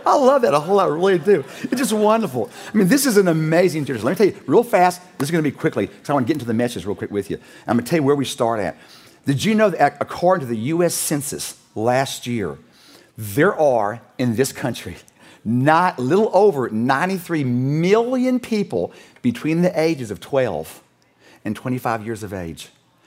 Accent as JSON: {"language": "English", "region": "Louisiana", "country": "United States", "tie": "born or raised there", "said": "I was raised in South Louisiana. You ever seen swamp people? That was us. Lived in a houseboat."}